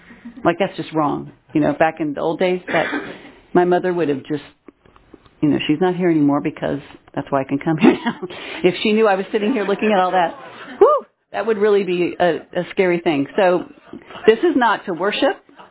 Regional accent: Louisville, Kentucky, United States; born there; accent: newscaster's accent, a little southern; So I was born in Louisville, Kentucky. That's why they say I have no accent. I have the newscaster's accent. It's a little southern still, I know. So I said I was raised Lutheran.

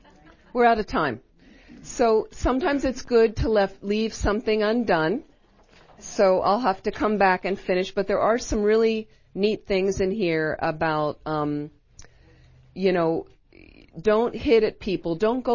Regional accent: United States; And I used to joke with a friend, because I'm so American

